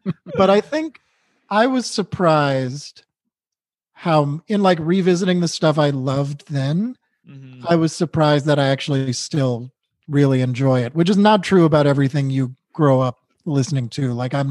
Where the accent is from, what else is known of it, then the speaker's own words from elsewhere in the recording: New England, United States; I grew up in New England, but you like meet someone from Philadelphia or from California, and that's really exotic